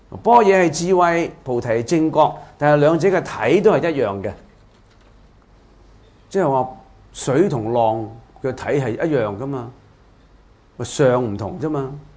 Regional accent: China; 我哋中國人中意簡化噶嘛

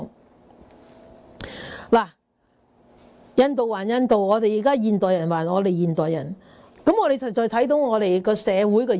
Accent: Guangdong, China; 但系我哋广东人中唔中意个七字啊？

